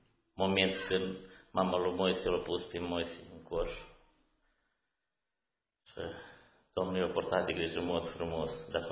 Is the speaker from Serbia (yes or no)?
no; Moldova; Că noi suntem din Moldova și extremarea noastră nu e așa ca la frață din România.